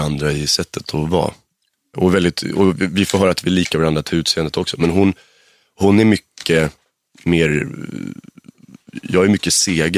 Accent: Stockholm, Stockholm County, Sweden; Vasastan. Odenplan.

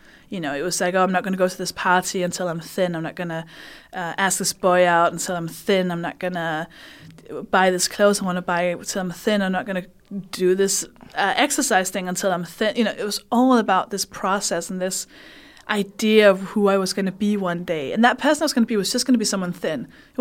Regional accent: Denmark; English is a second language; I grew up partly with my grandfather

